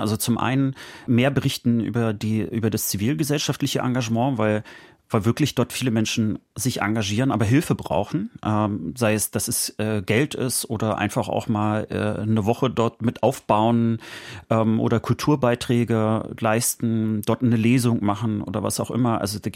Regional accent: Rostock, Mecklenburg-Vorpommern, Germany; So, also ich schäme mich auch dafür als Rostocker

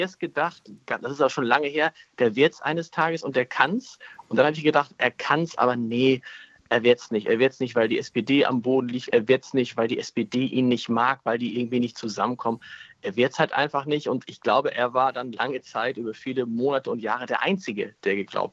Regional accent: Hamburg, Germany; born there; wenn du einmal in Bremen warst, dann musst du immer wieder erklären, dass du eigentlich gebürtiger Hamburger bist.

